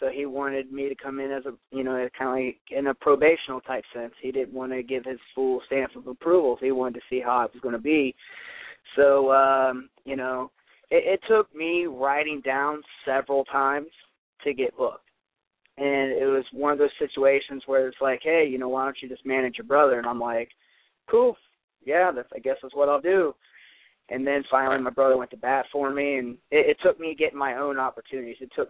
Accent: Dayton, Ohio, United States; So when you hear that constantly, like, oh, where are you from? Dayton, Ohio.

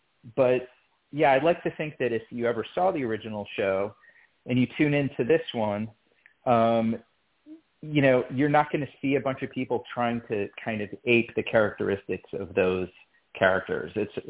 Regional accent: Pittsburgh, Pennsylvania, United States; the family on the show had such a resemblance to the family that I grew up with in Pittsburgh.

